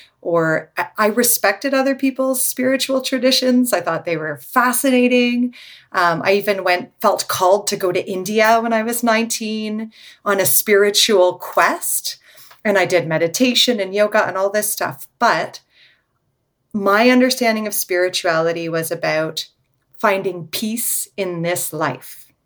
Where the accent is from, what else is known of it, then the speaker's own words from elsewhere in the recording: Toronto, Ontario, Canada; I grew up in Toronto, in Canada, and I was born in the 80s. So. I'm a very reformed Jew.